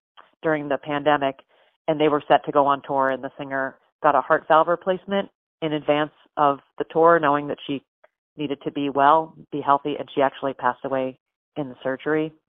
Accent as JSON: {"language": "English", "town": "Fort Lauderdale", "region": "Florida", "country": "United States", "tie": "born or raised there", "said": "growing up in Florida, in Fort Lauderdale, not in anywhere near like the nice part of Fort Lauderdale, just like the new part of Fort Lauderdale out west"}